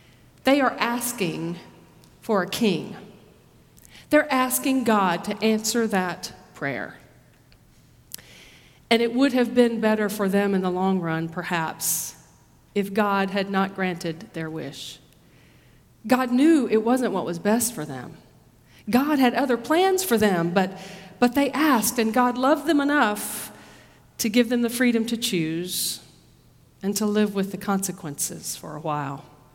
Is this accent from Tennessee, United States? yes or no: yes; Tennessee, United States; I'm a Tennessean, and I love being from Tennessee, and I'm loyal to the state of Tennessee. And I'm an American.